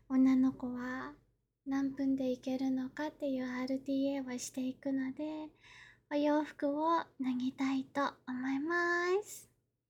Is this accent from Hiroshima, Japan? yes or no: no; Kanagawa, Japan; 出身地は神奈川です。年齢は24歳で